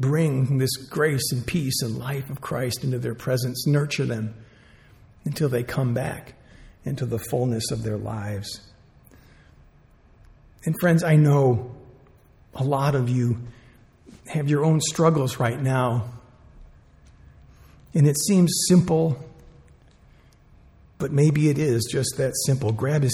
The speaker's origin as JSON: {"language": "English", "region": "Illinois", "country": "United States", "tie": "born or raised there", "said": "I grew up in the Chicago area, so I was up at home visiting my mom and my sister"}